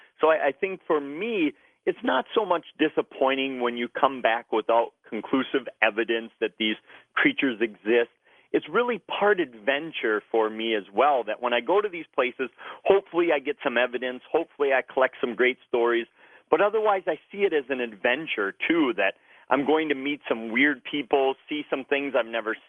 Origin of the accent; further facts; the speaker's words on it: Wisconsin, United States; Well, it's my home state, my birth state. I've lived here all my life